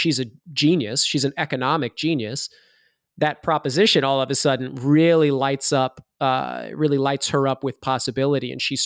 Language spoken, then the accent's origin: English; Iowa, United States; So I'm from Iowa. In Iowa, it's corn, soybeans, and pork.